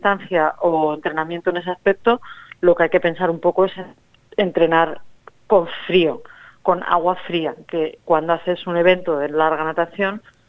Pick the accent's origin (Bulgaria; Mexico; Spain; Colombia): Spain; moved away as an adult; now in Australia; Yo soy española, llevo aquí en Australia 6 años